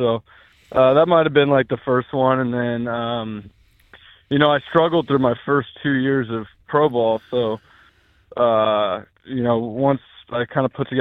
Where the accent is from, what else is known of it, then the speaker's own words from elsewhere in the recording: Alpine, California, United States; You know, growing up in Alpine, my dad was a big baseball fan, big Padre fan.